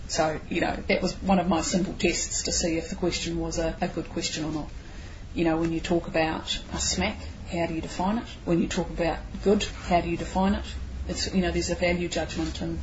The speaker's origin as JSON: {"language": "English", "town": "East Coast Bays", "region": "Auckland", "country": "New Zealand", "tie": "born or raised there", "said": "Well, I was brought up in East Coast Bays, where we had a minor party as the electorate MP"}